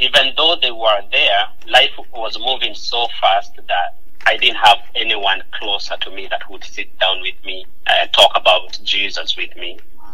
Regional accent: Kenya; So I was born and raised in Kenya.

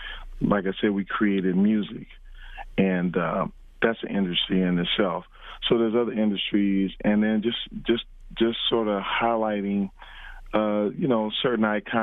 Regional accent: Mount Morris, Michigan, United States; also born or lived in Flint; I was born in Flint and lived in Mount Morris, Michigan, went to Flint Beecher High School.

